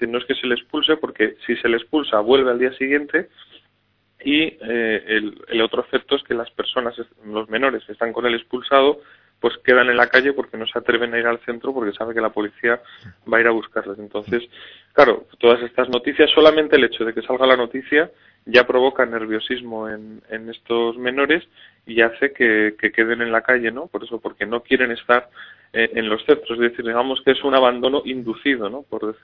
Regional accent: Basque Country, Spain; pero sí, la verdad que como vasco, como tú dices

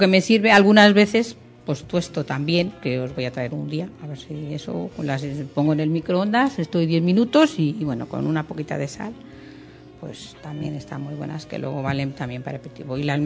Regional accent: Castile, Spain; aunque soy castellana

